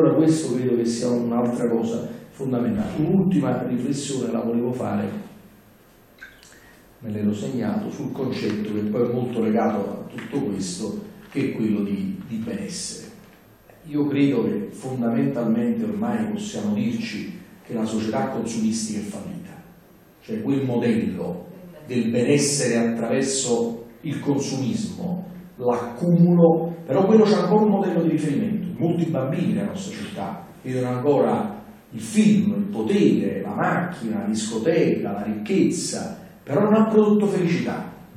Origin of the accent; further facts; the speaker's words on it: Naples, Campania, Italy; e quindi da napoletano, per adesso da sindaco e dopo non so, ma sicuramente io ho scelto di rimanere a Napoli